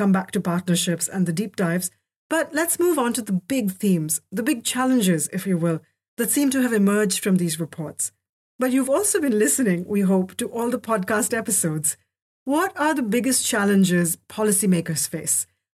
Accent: Mumbai, Maharashtra, India; I'm a journalist from Mumbai, India.

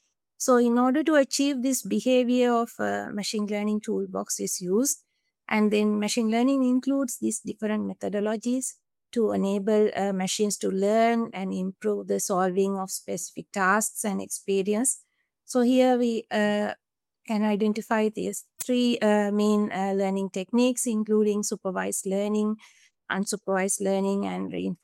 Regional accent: Finland; English is a second language; I am from Finland, ETT Research Center of Finland.

